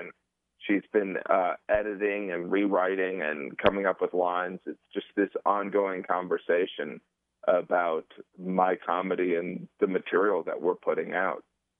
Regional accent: Midwest, United States; I grew up in the Midwest and I went to New York and that's when I realized how Midwestern I was

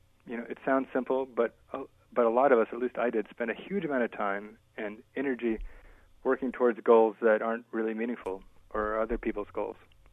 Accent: Texas, United States; I grew up in Texas, and I was working for Governor Ann Richards, her reelection campaign.

